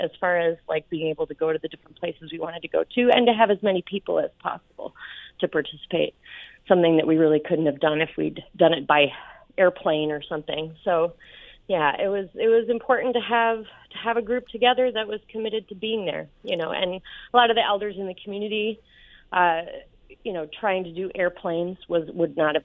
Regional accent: Illinois, United States; Well, for me, I'm from Illinois, first of all

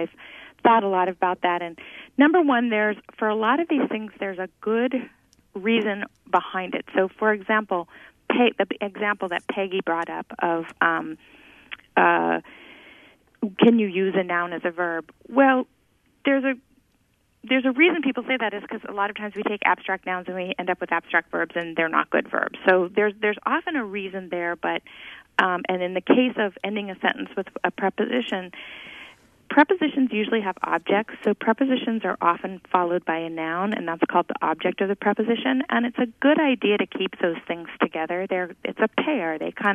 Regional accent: Hawaii, United States; I grew up in Hawaii, and I grew up speaking standard English at home, at the dinner table, and on the phone, which my parents insisted upon. And Pidgin English, which is our Hawaiian Creole, in school and on the beach and with my friends.

